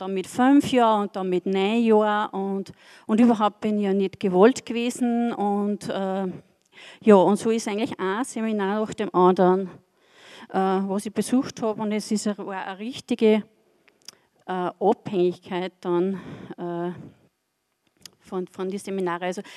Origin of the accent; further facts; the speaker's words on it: Feurig, Upper Austria, Austria; also born or lived in Steyr; bin 51 Jahre alt. Bin in Steyr geboren und aufgewachsen in Feurig bei Bad Hall.